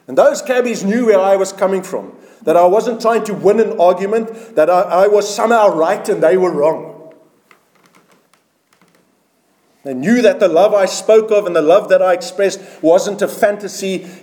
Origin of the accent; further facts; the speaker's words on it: South Africa; That's just me being a South African, I guess.